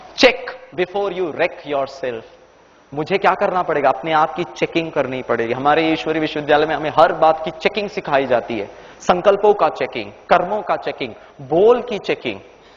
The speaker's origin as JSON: {"language": "Hindi", "town": "Mumbai", "region": "Maharashtra", "country": "India", "said": "वैसे तो मैं बॉम्बे से हूं"}